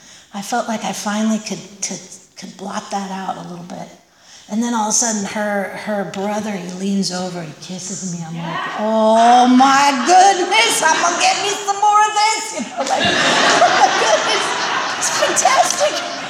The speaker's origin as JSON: {"language": "English", "town": "Santa Barbara", "region": "California", "country": "United States", "tie": "born or raised there", "said": "I grew up in Santa Barbara in surf culture, and my dad surfed, and I have a lot of joyful memories of my childhood"}